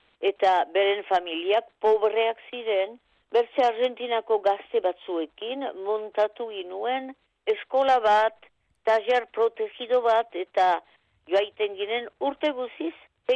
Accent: Aldudes, Nouvelle-Aquitaine, France; Erraiten zuten alduden ene herri tipian bazirela 70 apez eta zerora mundu zabalean.

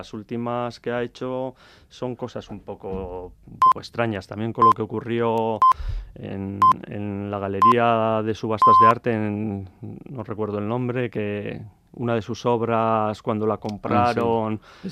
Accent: Pasaia, Basque Country, Spain; nosotros somos de Pasaya, y en Pasaya también hemos sufrido este fenómeno

